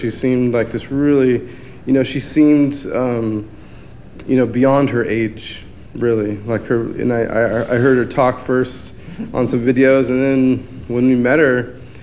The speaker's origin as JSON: {"language": "English", "country": "United States", "tie": "born or raised there", "said": "growing up in the States, kind of having this narrative that was shaped, you know, just growing up in this culture"}